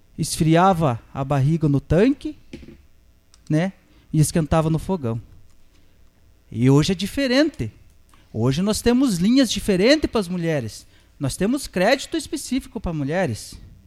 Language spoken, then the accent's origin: Portuguese; Boa Ventura, Brazil; E quando a gente chega numa dessas cidades, eles perguntam de onde que vocês são. Somos de Boa Ventura.